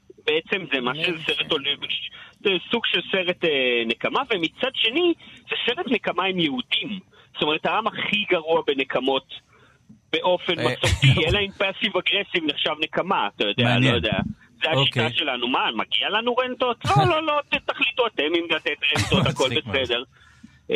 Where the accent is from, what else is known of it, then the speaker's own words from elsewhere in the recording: Tel Aviv, Tel Aviv District, Israel; גם כי אני תל אביבי מעצבן.